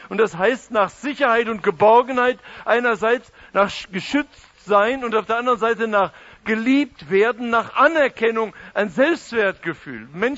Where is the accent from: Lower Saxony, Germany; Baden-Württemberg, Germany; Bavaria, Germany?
Baden-Württemberg, Germany; Wir sind Badener.